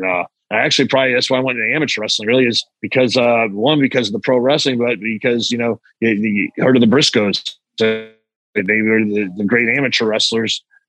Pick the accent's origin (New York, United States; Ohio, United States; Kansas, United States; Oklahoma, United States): Oklahoma, United States; I'm growing up in Oklahoma at the time